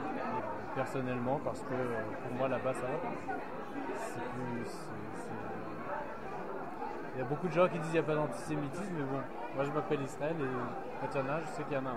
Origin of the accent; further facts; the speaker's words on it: Paris, Île-de-France, France; je viens de Paris.